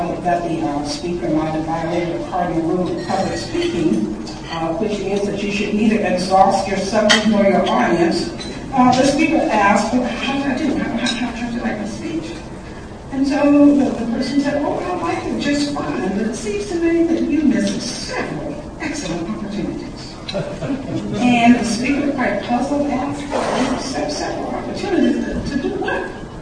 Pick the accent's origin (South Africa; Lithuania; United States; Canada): United States; Mississippi; I grew up in Mississippi. It was a traumatic event. I went through all of those segregated schools.